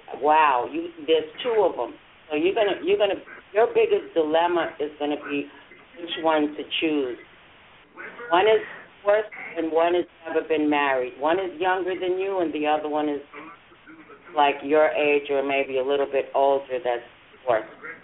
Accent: New York, United States; accent: New York; I'm a New Yorker. I move.

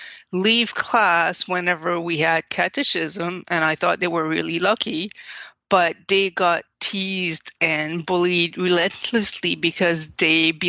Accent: Quebec, Canada; growing up in French Canada, we had catechism class in public schools

